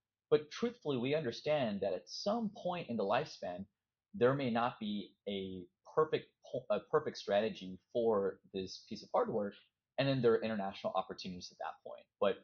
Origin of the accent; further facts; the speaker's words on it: Los Angeles, California, United States; I grew up here in the US, I grew up in Los Angeles